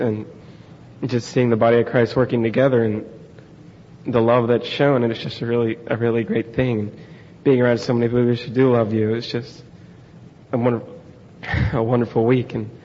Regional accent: Columbus, United States; I'm from Columbus. I'm 18.

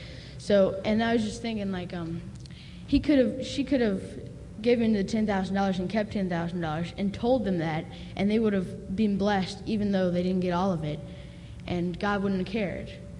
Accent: Georgia, United States; I'm from Georgia.

